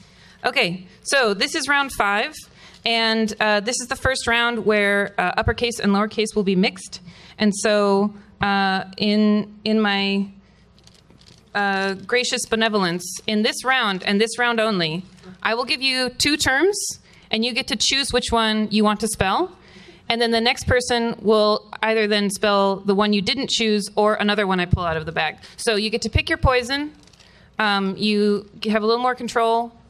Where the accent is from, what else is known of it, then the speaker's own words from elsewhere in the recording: California, United States; I'm from the Bay Area, and so it's just like, what is the internet? Oh, it's that building.